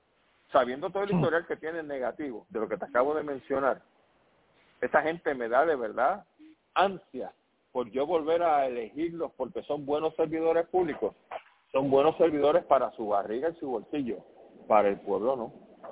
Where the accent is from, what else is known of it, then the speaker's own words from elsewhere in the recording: Puerto Rico; que soy puertorriqueño, que nací aquí, pago contribuciones aquí